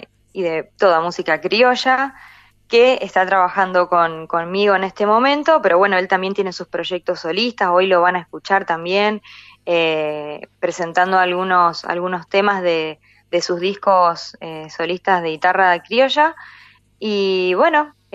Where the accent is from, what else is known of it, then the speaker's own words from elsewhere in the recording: Paraná, Entre Ríos, Argentina; Yo soy de Paraná